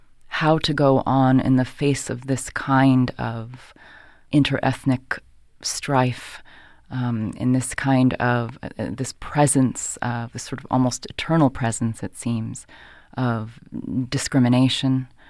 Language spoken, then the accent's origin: English; United States; born there; You know, my father was American, and I was born in the United States